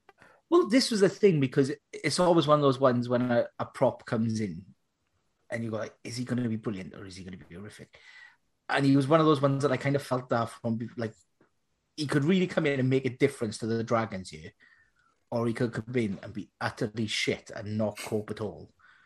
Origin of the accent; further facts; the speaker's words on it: Wales, United Kingdom; being Welsh